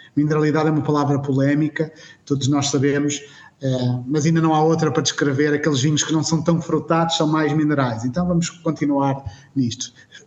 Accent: Porto, Portugal; moved away as an adult; also born or lived in Australia; now in Alentejo, Portugal; eu sou do Porto, sou do norte do país, e há cerca de 20 anos atrás, em 2004, vim para o Alentejo.

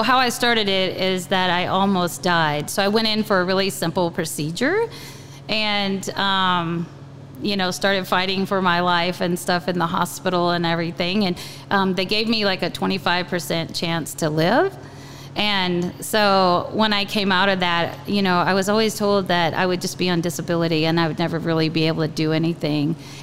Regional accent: Alabama, United States; now in Williston, United States; Yeah, what brought me here was work. I came from Alabama, and so the work was really bad there.

